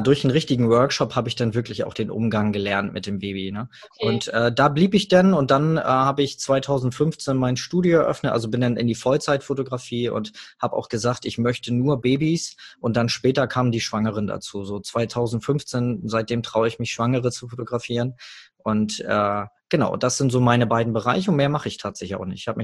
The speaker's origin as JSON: {"language": "German", "region": "Hamburg", "country": "Germany", "said": "Du musst dir vorstellen, ich komme aus Hamburg"}